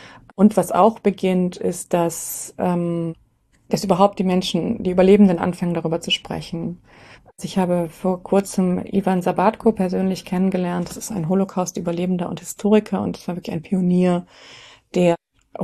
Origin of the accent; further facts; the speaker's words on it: Ukraine; Und gerade weil wir als Ukrainer, die immer wieder unter dem Druck der Russifizierung stehen